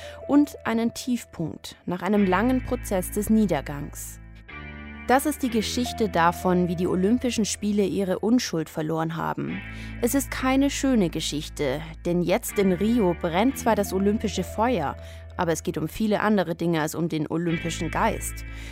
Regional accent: Munich, Bavaria, Germany; München, meine Heimatstadt.

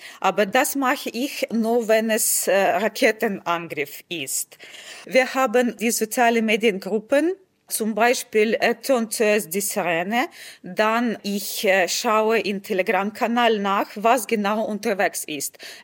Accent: Kyiv, Ukraine; ich komme aus Kiew und ich bin Journalistin.

